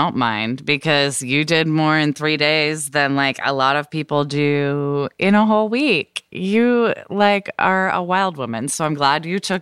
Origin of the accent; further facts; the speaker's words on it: Portland, United States; that's like something that would happen, like, back in my hometown of Portland